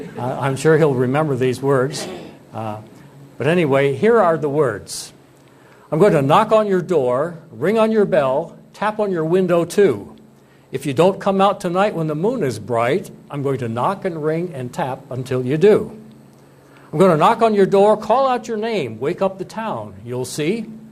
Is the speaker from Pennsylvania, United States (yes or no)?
yes; Pennsylvania, United States; Now, I grew up in Bradford County, Pennsylvania. That's over east, a little bit over east from the central part. It's not the city of Bradford, it's farther to the east.